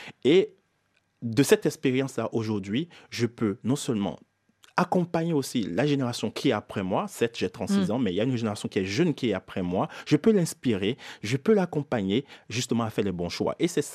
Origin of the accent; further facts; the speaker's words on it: Benin; moved away as an adult; now in France; Je suis né au Bénin, j'ai grandi au Bénin jusqu'à l'âge de 18 ans avant de venir faire mes études en France.